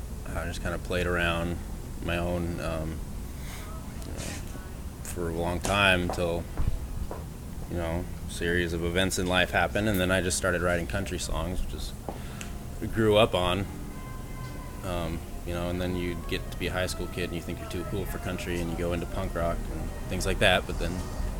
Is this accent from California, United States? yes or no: yes; Alpine, California, United States; also born or lived in Lakeside; I grew up in Alpine, Lakeside, East County, and there was a ballroom in Lakeside, a ballroom in El Cajon